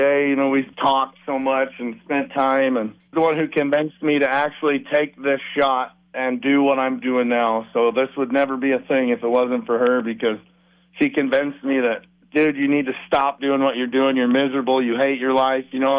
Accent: Sunriver, Oregon, United States; I'm from Central Oregon. We grew up on a ranch there just outside of Sun River, Oregon.

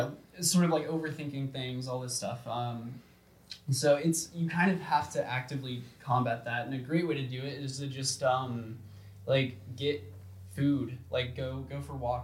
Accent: Georgia, United States; that is a way that I have been able to talk to the people, from Georgia, from my hometown, and really anyone

